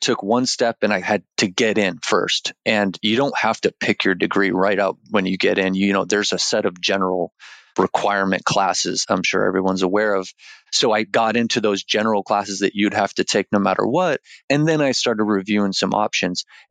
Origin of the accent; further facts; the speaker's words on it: Canada; moved away; also born or lived in Colorado; I grew up in Canada and traveled around quite a bit for my father's job. And I landed myself in Colorado finishing high school.